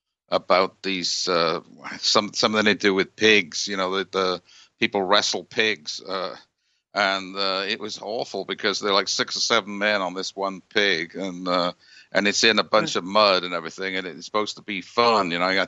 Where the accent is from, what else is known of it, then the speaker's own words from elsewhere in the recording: Wales, United Kingdom; There's one from where I grew up in Wales where the dog was guarding the baby while the king was out.